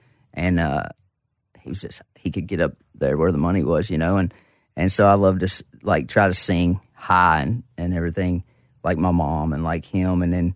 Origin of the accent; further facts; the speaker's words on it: Caneyville, Kentucky, United States; So we had four K-12 schools in my county that consolidated in 76 or 77.